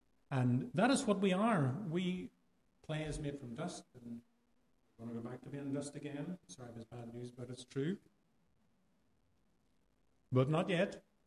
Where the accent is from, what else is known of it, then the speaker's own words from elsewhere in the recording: Ireland; accent: Irish; But let me just read with my Irish accent.